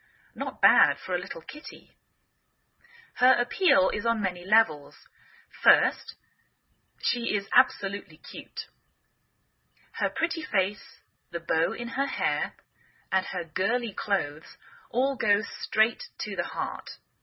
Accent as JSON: {"language": "English", "region": "England", "country": "United Kingdom", "lives_now": "United States"}